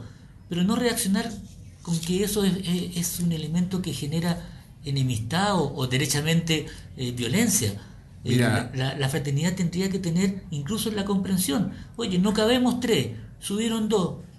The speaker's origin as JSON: {"language": "Spanish", "country": "Chile", "said": "porque somos chilenos, porque habitamos un mismo territorio, o porque tenemos pasado común en términos históricos"}